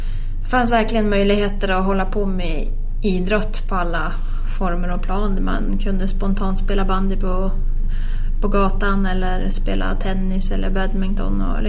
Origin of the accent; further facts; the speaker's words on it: Sveg, Jämtland County, Sweden; när man själv växte upp hemma i Sveg så var det liksom, det var ju Sveg som var vad som hände i Norge eller Frankrike.